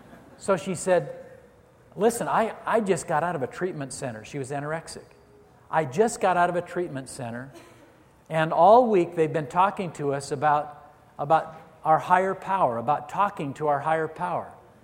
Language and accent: English; Redmond, Oregon, United States; We were out on an adventure one night in our little town in Central Oregon. I was raised in Redmond, Oregon. Population of about 3,000 at that time.